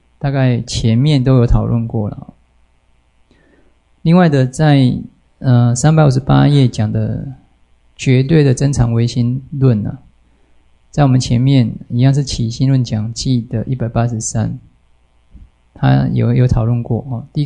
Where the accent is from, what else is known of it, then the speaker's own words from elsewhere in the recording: Taiwan; born there; 我们生在台湾，我们看不到这个南北极的极光啊